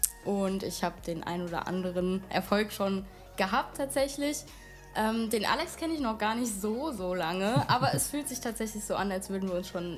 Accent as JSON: {"language": "German", "town": "Wiesbaden", "region": "Hesse", "country": "Germany", "said": "Ich bin 22 Jahre alt und ich komme aus Wiesbaden."}